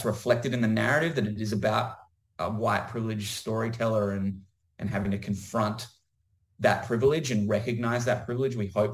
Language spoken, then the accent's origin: English; Adelaide, South Australia, Australia; I'm a guy from Adelaide, so that's what the film's going to be, you know? And I think we're proud of where we're from.